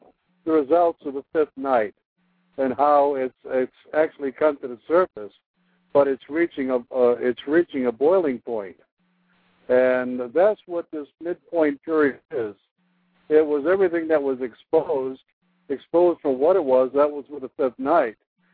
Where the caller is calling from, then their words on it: New York, United States; Upstate New York.